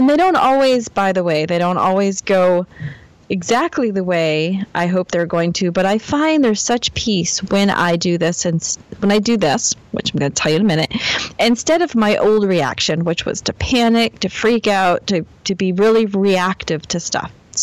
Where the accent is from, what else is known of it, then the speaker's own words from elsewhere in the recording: New England, United States; Well, you know, like I'm from New England, so it's Fisher.